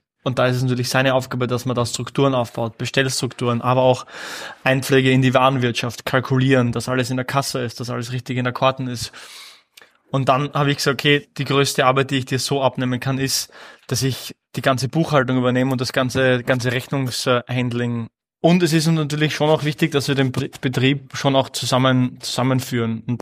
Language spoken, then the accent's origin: German; Austria; wir sind Österreicher